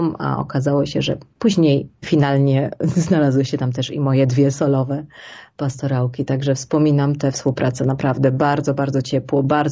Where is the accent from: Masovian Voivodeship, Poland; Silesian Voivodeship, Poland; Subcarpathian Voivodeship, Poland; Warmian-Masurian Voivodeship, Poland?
Silesian Voivodeship, Poland; Bielsko-Biała; bo ja pochodzę z Bielska-Białej